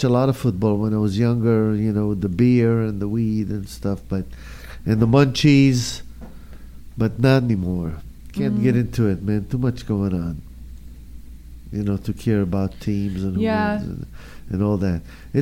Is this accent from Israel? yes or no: yes; Israel; But when we grew up in Israel, there were no skateboards.